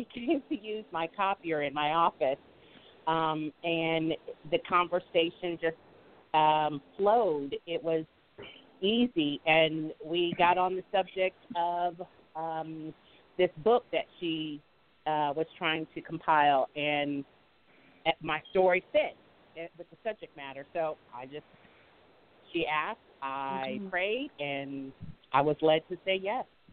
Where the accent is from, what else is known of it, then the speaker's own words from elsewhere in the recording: Indianapolis, Indiana, United States; from Indianapolis, Indiana.